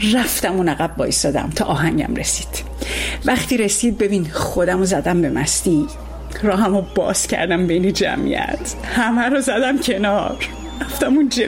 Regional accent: Iran; moved away as an adult; وقتی از ایران اومدم بیرون

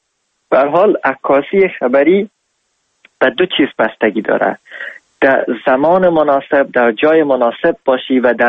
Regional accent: Afghanistan; خوشحال هستم از اینکه من افغان هستم

